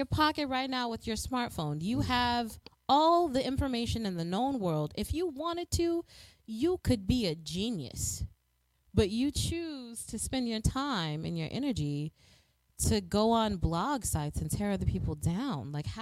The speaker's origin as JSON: {"language": "English", "town": "Chicago", "region": "Illinois", "country": "United States", "said": "I live in the United States of America. I am from Chicago. And granted, Southside Chicago is riddled with poverty"}